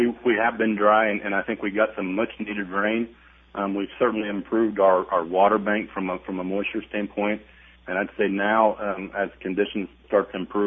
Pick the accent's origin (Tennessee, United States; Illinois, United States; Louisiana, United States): Illinois, United States; Carrollton; So my hometown is Carrollton, Illinois, so, you know, west central Illinois is home to me.